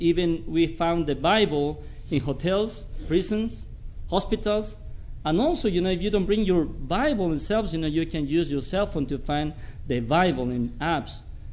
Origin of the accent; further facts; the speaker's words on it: Bolivia; accent: Bolivian; English is a second language; First of all, put a lot of attention, you know, to my Bolivian accent.